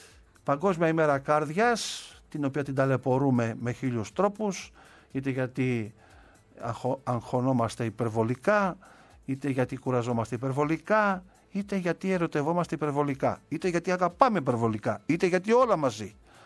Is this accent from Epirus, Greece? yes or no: yes; Paramythia, Epirus, Greece; στην πατρίδα μου, στην ωραία Παραμυθιά, καλημέρα στους κοντοπατριώτες εκεί